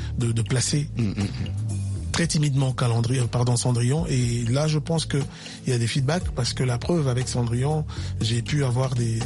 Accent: Kinshasa, DR Congo; je suis un natif de Kinshasa. Du Congo et j'ai grandi à Bandal, à Lingala

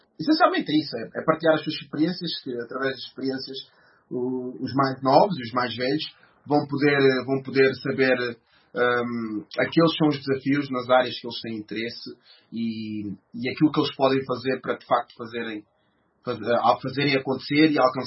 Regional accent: Vila Franca de Xira, Lisbon, Portugal; moved away as an adult; now in London, United Kingdom; Eu sou de origem guineense, a Paula é de origem cabo-verdiana, mas eu nasci em Portugal, Lisboa, mais concretamente uma cidade chamada-se Vila Franca de Xira, onde eu vivi a minha vida toda até aos 20 anos e depois mais tarde vim para Londres em 2013

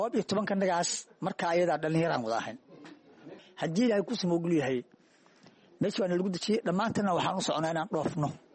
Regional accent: Kismayo, Lower Juba, Somalia; waxaan ka imid oo kasoo kacitay markii halkaan imaanayay magaalada Kismaayo. Nin beeray ahaan ahaa, shantii sano u dambeysay markaa magaalada Kismaayo aan joogay

